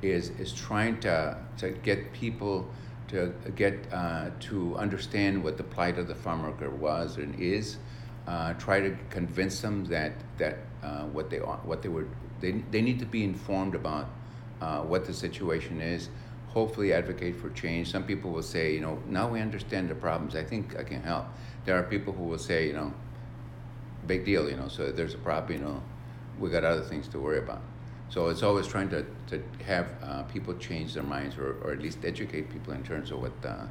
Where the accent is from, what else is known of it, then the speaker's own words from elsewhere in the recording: Corpus Christi, Texas, United States; born there; When I was born in Corpus Christi, Texas, back in 1945, our family were migrant farm workers.